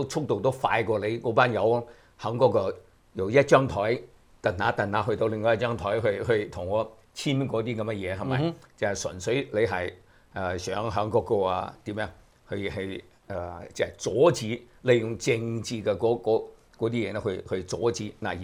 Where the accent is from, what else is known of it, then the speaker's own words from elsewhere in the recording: China; 佢點樣係佢係都係同我哋中國人學到嗰啲用筷子技術